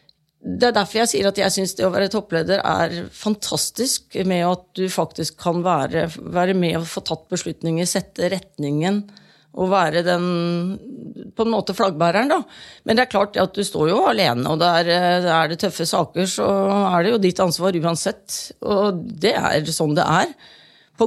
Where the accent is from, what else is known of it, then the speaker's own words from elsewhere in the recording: Halden, Østfold, Norway; jeg kommer jo selv fra Halden